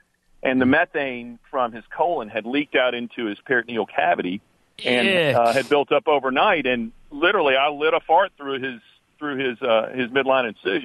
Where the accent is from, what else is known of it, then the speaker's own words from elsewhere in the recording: Nashville, Tennessee, United States; I'm a surgeon from Nashville, Tennessee.